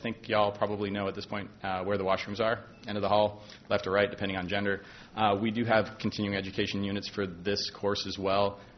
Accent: Issaquah, Washington, United States; which is based in Issaquah, Washington, my hometown. I moved there when I was 4 years old, by the way.

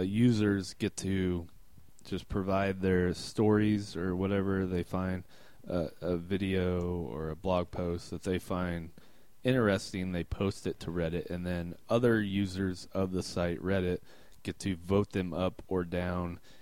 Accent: Illinois, United States; And, well, I'm from Illinois, and that's where he's from.

